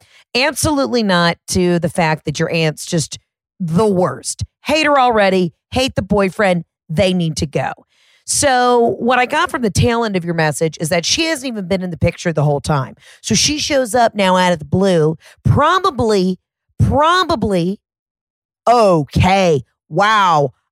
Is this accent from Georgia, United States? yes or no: yes; Georgia, United States; Florida knows. I'm from Georgia. We're in on the joke.